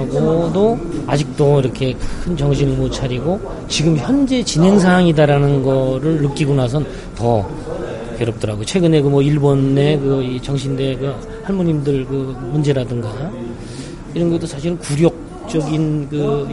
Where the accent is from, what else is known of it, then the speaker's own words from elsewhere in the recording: South Korea; 저도 이제 한국 사람으로서